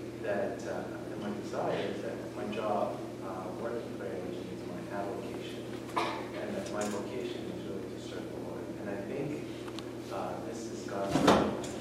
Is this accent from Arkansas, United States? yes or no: no; New Jersey, United States; also born or lived in Chicago, United States; Actually, I came with my family from Chicago. Actually, originally from New Jersey.